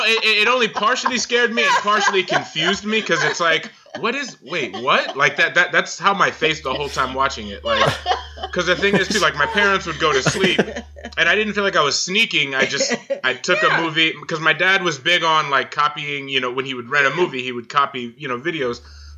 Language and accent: English; Massachusetts, United States; when I where I grew up in Massachusetts, the same side of the street, down the street from my house was a video store